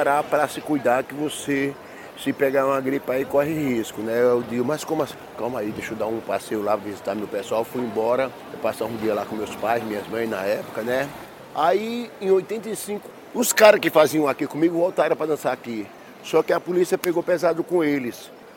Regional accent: Brazil; O mesmo RG que fala que eu sou brasileiro

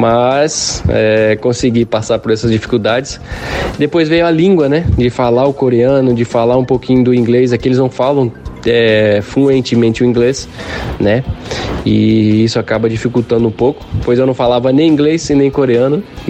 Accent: Brazil; moved away; a gente vem do Brasil, onde é muito quente, e aí chegar aqui, de repente, menos 5, menos 10, nossa, é muito frio

